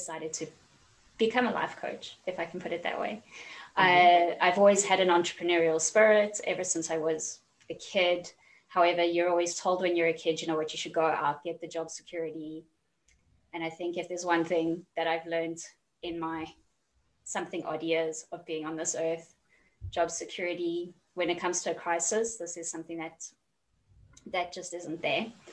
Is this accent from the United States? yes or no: no; South Africa; now in London, United Kingdom; I currently live in London. I'm from South Africa